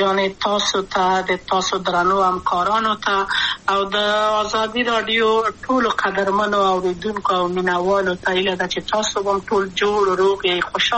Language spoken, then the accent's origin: Pashto; Kabul, Afghanistan; also born or lived in Wardak; زه خو اصلا د وردګو ولایت یم، د پلار مې د وردګو ولایت ته خلیګنسر شي کې دلې د کابل په تختپل سیمه کې یم او لویا شویم کابل کې هم مکتب می دولسمه په کابل خار خیرخانه می نهلی سی مریم کې